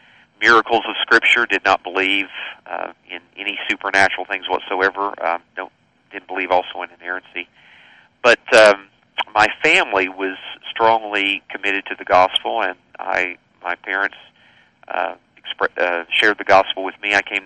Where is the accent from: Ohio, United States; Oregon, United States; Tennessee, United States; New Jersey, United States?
Tennessee, United States; born there; I grew up in a Christian home. I was born in East Tennessee, and during a time when it was a Southern Baptist church